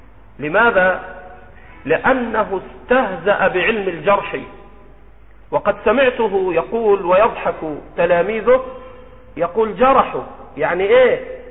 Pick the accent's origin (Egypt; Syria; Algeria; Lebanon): Egypt; accent: Egyptian; على لهجتنا المصرية